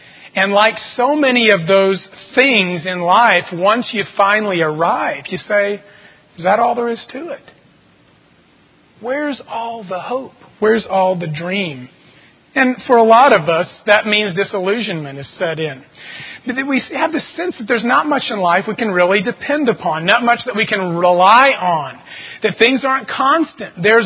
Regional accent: El Paso, Texas, United States; But, growing up in El Paso, which is about 5,000 miles from everything out there, it is in the state of Texas.

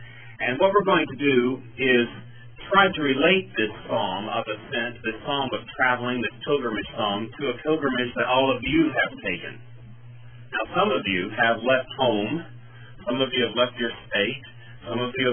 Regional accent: Roanoke, Virginia, United States; I grew up in Roanoke, Virginia, which is in the shadow, it's a 50-mile shadow, of Jerry Falwell's Liberty Baptist Church.

